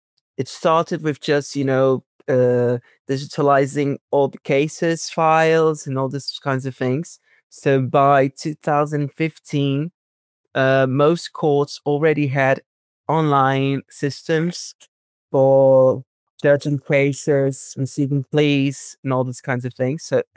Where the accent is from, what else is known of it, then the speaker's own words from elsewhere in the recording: Fortaleza, Ceará, Brazil; English is a second language; I come from a different part of Brazil, actually. I'm not from São Paulo. I'm from Fortaleza, which is the northeast of Brazil